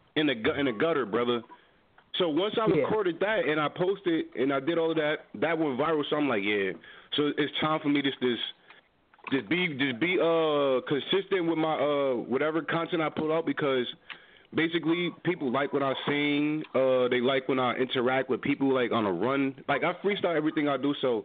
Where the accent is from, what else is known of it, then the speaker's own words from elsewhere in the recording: New Jersey, United States; And he's from Jersey, where I'm from, and like where I'm from Jersey, bro, we all like we clowns, man.